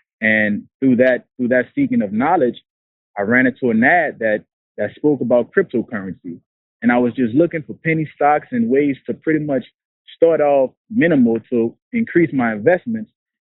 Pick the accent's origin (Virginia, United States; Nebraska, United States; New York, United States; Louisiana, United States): Louisiana, United States; New Orleans; I'm a New Orleans native. I grew up in Uptown, Third Ward, New Orleans, heart of Magnolia, and I was surrounded by a bunch of poverty.